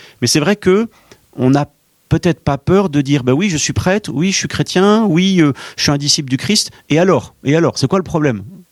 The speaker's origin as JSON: {"language": "French", "town": "Versailles", "region": "Île-de-France", "country": "France", "tie": "born there", "said": "Je suis né à Versailles, hein, je sais ce que je dois à cette ville et au tissu familial, paroissial qui est sur place."}